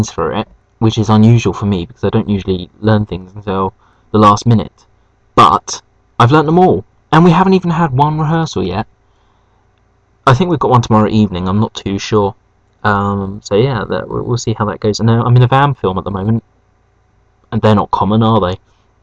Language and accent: English; Hastings, South East England, United Kingdom; I'm from Hastings, so you can sort of message back with hateful replies and stuff.